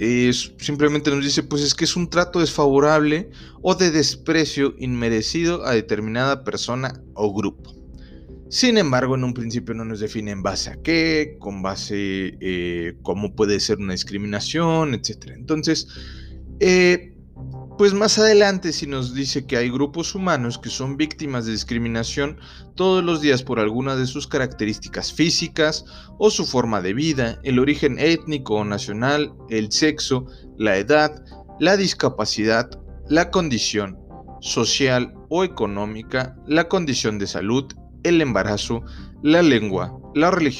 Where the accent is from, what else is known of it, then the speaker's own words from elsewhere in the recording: Mexico; por lo menos yo en mi país, México